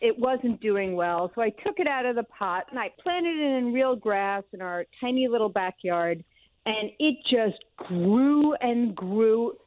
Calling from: Philadelphia, Pennsylvania, United States; I'm fine, and I am actually calling from Philadelphia.

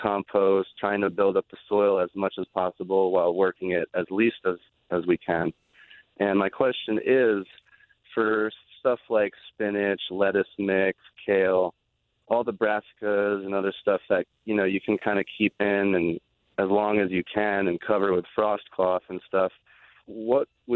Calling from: Chester, New Jersey, United States; I'm calling from Chester, New Jersey.

